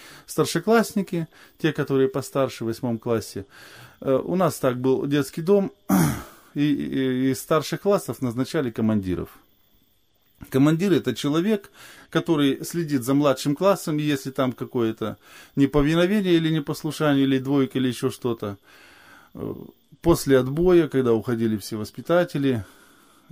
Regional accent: Samara Oblast, Russia; born there; родился я необычно, в необычном месте. Я родился в Самарской женской зоне.

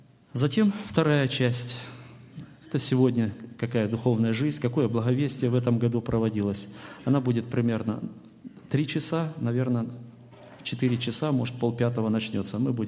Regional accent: Siberia, Russia; Мы, сибиряки, которые приехали, мы почувствовали, что мы ехали далеко.

